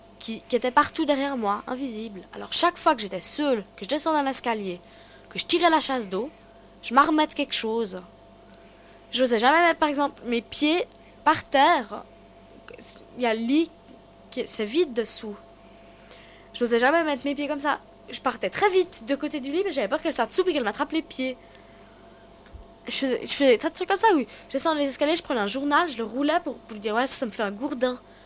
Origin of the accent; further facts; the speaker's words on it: United States; Puis comme moi aussi, je suis américaine, mais bon.